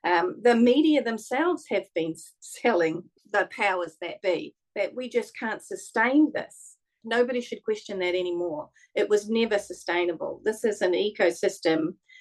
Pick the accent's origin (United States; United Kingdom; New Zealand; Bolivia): New Zealand; Can I just talk as a New Zealander as opposed to a previous politician or whatever?